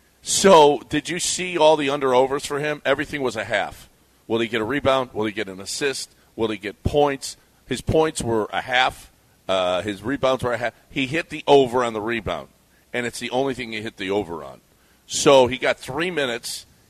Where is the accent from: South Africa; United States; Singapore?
United States; Houston, Texas; I did say, hey, I'm from Houston.